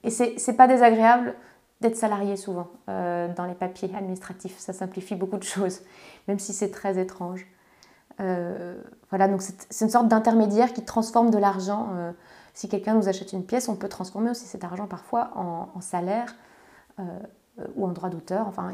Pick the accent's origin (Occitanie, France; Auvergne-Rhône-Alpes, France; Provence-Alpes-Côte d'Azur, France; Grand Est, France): Grand Est, France; de me retrouver à faire des expositions au Luxembourg en tant que Lorraine et pas en Lorraine